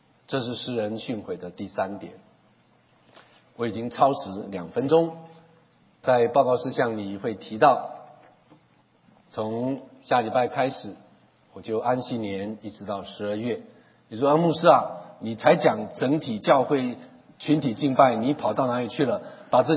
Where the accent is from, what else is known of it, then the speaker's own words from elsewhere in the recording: Taiwan; 我就不行，我是台湾出来的哈。